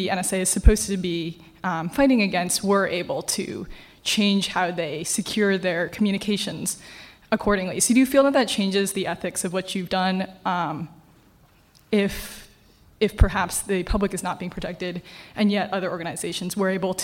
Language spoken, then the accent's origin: English; New Jersey, United States; from New Jersey, and as a young person